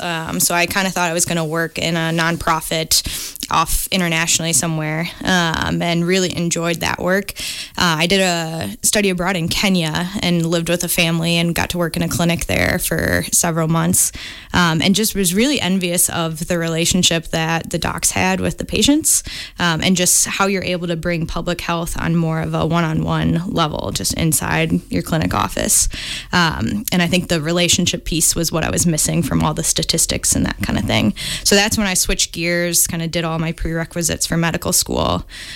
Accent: Wisconsin, United States; So I'm from Wisconsin, born and raised. My family's kind of in between Madison and Milwaukee. Was raised outside Madison for most of my life. So always knew I wanted to stay in Wisconsin.

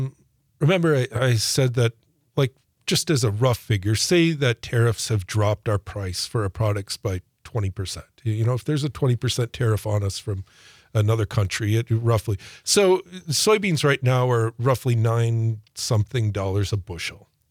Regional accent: United States; And I mean, we're American citizens and we don't know what's happening from day to day.

